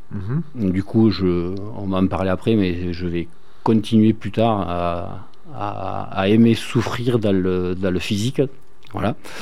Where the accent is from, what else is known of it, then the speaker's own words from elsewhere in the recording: Saint-Félix, Occitanie, France; born there; je suis né à Saint-Félix, petit village à quelques kilomètres de Figeac.